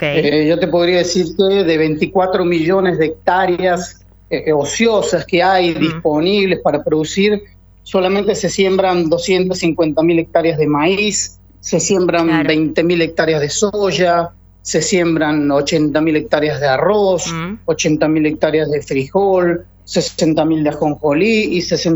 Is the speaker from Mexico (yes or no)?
no; General Baldissera, Córdoba, Argentina; now in Venezuela; Argentino de General Baldicera, departamento Marco Juárez, provincia de Córdoba.